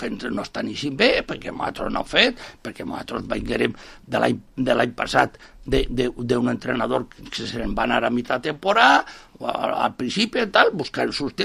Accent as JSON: {"language": "Catalan", "town": "Villarreal", "region": "Valencian Community", "country": "Spain", "said": "no som de sang azul, som de Villarreal, collons, i el que tenim és el que tenim"}